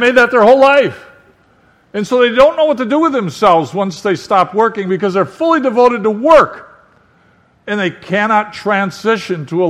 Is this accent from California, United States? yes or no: no; Michigan, United States; I was even happy that Iowa won, even though I'm from Michigan, you know.